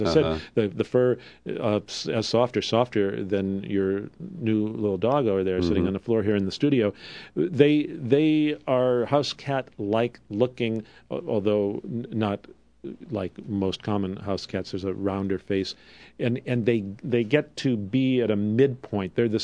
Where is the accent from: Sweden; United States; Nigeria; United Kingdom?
United States; Wisconsin; But I grew up in Wisconsin and you in Ohio, and we know that's not so.